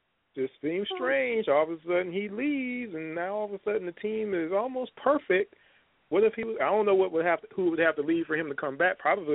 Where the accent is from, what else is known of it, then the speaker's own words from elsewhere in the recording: New York, United States; I used to like the Knicks back in the day because I'm from New York and everything.